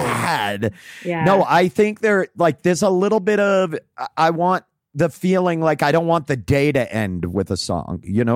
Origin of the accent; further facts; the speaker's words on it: Winthrop, Maine, United States; to small towns like I grew up in Winthrop, Maine. We were listening